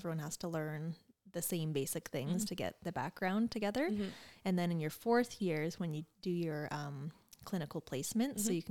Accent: Oshawa, Ontario, Canada; I grew up in Oshawa. So GTA, but my parents are from the Smith Falls area originally.

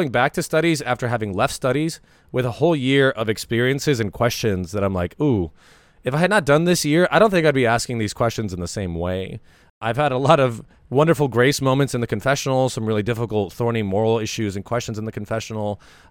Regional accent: Ireland; My worst fears as an Irishman, my worst fears as a gardener.

